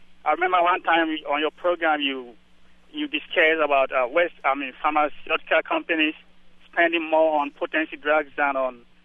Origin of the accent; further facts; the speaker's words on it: Ghana; now in Cincinnati, United States; from Cincinnati. I'm an African from Ghana.